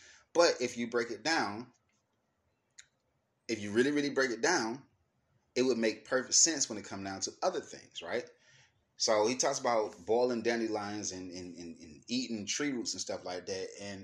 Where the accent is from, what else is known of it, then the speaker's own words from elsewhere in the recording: Atlanta, Georgia, United States; because I grew up in Atlanta was fucking concrete jungle.